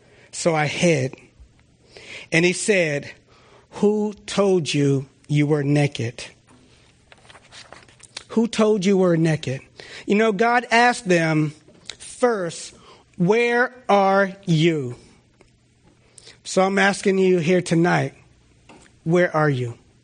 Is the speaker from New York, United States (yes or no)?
no; Washington, District of Columbia, United States; They knew I'm from Washington, D.C.